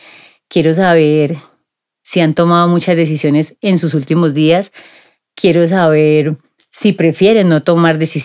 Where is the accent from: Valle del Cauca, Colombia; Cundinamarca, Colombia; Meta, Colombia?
Valle del Cauca, Colombia; Cali; born there; La primera vez en Cali, niñas, en mi tierra, en la ciudad del Chontaduro, de la papa rellena, de la borrajao, en la tierrita mía donde yo nací.